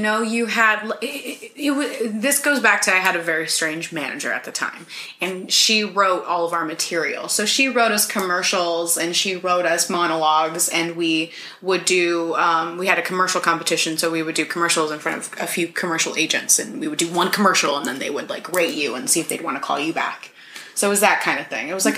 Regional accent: Orlando, Florida, United States; I'm from Orlando, Florida originally.

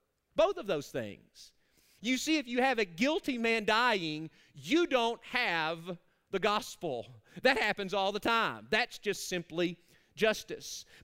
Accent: Arkansas, United States; You know, I'm from Arkansas, and I never got to see this famous Arkansan in concert

